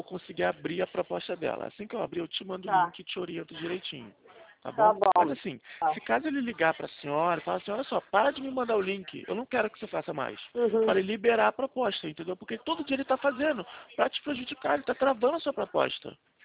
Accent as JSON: {"language": "Portuguese", "region": "Rio de Janeiro", "country": "Brazil", "said": "Eu sou do Rio de Janeiro."}